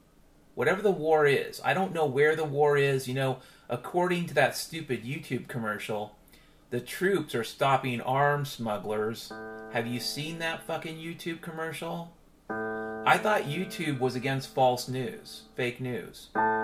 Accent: Ireland; And keep in mind, I'm Irish, so I love potatoes.

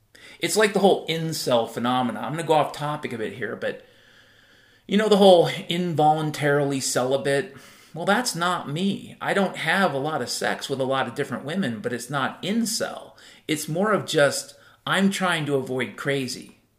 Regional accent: Ireland; Again, I'm an Irishman.

